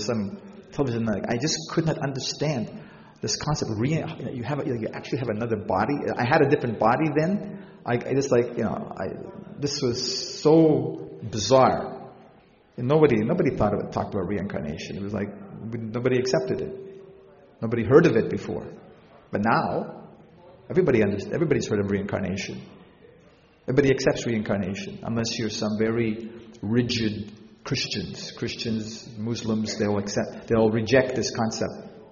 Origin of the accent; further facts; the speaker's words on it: Canada; Like in where I come from in North America, I'm from Canada